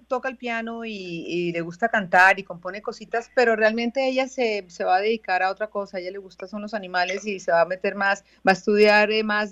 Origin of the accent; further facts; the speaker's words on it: Colombia; moved away; es mi gente, es mi patria, y aunque yo ya me fui hace muchos años, pues sigo siendo súper colombiana.